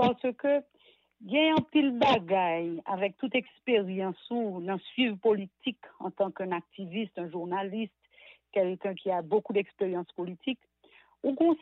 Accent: Haiti; Mais Haïti n'est pas l'Afrique, vraiment. Nous descendons des Africains, nous sommes des Africains, oui, mais Haïti n'est pas l'Afrique

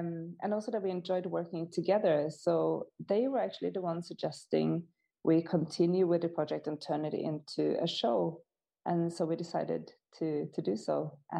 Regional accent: Norway; now in Stockholm, Sweden; particularly in Stockholm, where I live, or we all live, actually. But both me and Carolina, we come from Norway

